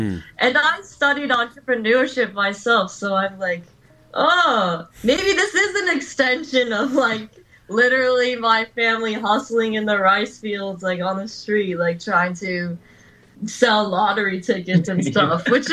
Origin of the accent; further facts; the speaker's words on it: Virginia, United States; So I grew up in Virginia in the US, and there's heaps of like huge tall trees.